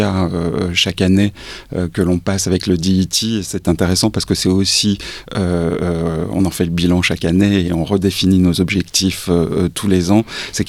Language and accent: French; France; now in Melbourne, Australia; Alors surtout quand on est français, on sent que ici tout est fait pour privilégier le centre-ville